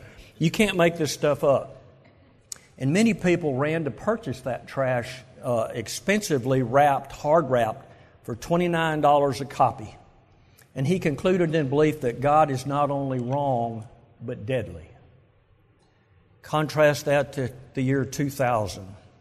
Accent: Scotland, United Kingdom; I am from Scotland, but I'm from South Scotland

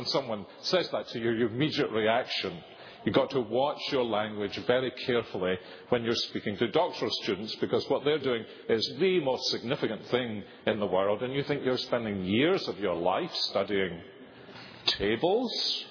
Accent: Scotland, United Kingdom; as a Scotsman

